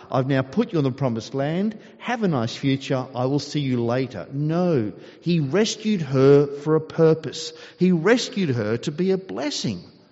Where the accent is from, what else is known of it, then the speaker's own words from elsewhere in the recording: Scotland, United Kingdom; I'm a pure Scot. for that, I was very glad. I have Italian friends, but I'm a Scot with some Irish thrown in as well.